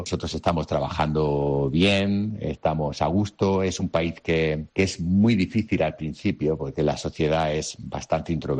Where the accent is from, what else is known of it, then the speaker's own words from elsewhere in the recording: Almería, Andalusia, Spain; now in Denmark; El que los días sean tan cortos en invierno hace que los que somos almerienses, ¿vale?, que necesitamos ese solecito, lo echas de menos.